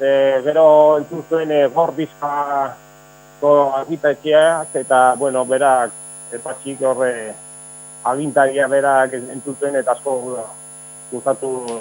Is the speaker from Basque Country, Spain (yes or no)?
no; Pamplona, Navarre, Spain; Boa, ni Iruñakoa naiz, eta hainbat taldetan joan nindut